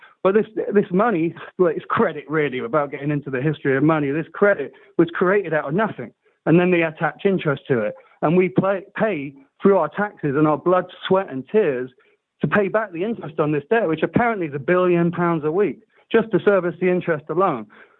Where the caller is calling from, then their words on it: Brighton, South East England, United Kingdom; I'm calling from Brighton, mate.